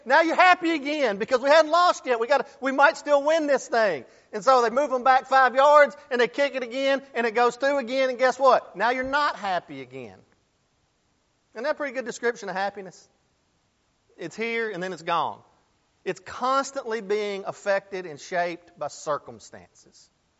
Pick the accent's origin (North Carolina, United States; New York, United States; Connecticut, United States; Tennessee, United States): Tennessee, United States; Pulaski; But I'm actually from Tennessee. I'm from Pulaski, Tennessee, southern middle Tennessee.